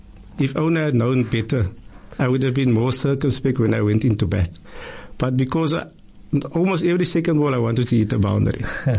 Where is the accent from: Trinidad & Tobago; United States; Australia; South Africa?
South Africa; Claremont, Western Cape; born there; I was born in Claremont, in Frederick, Claremont. … they were from Claremont. So my first year, we stayed in Claremont.